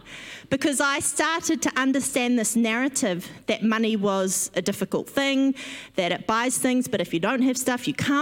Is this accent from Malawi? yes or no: no; Whanganui, Manawatū-Whanganui, New Zealand; Now, I grew up in Whanganui, and I'm one of four kids